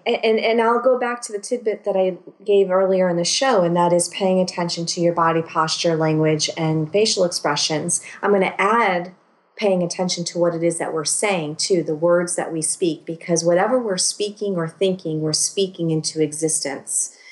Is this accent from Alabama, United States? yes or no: no; Connecticut, United States; moved away as an adult; I grew up in Connecticut and was raised in Connecticut my entire life until 3 years ago.